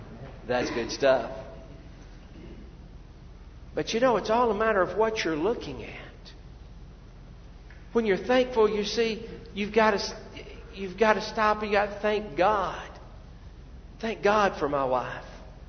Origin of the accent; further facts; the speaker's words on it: United States; I'll be honest with you, I'm thankful I'm an American.